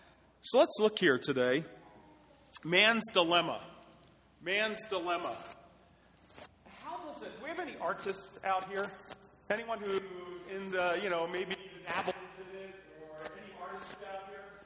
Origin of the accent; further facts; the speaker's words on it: Bethlehem, Pennsylvania, United States; I grew up in just outside of Bethlehem, Pennsylvania. That used to be one of the big steel towns of Pennsylvania.